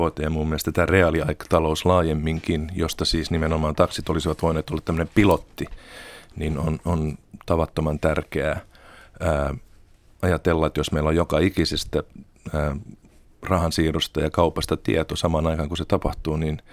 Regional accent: Äänekoski, Central Finland, Finland; kotikaupungissani Äänekoskella, jossa on sentään 20 000 asukasta

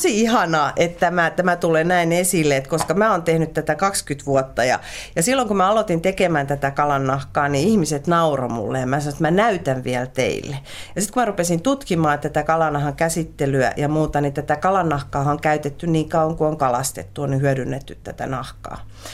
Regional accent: Rymättylä, Southwest Finland, Finland; mä oon kotoisin Rymättylästä kalastuspitäjästä, missä niin kuin syödään aina kalaa

